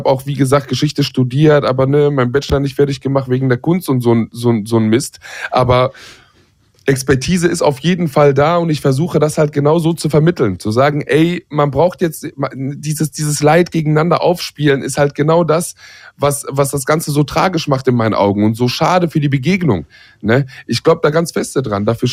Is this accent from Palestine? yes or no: yes; Palestine; und wie begegnen mir Menschen als Palästinenser jetzt zum Beispiel oder meiner Familie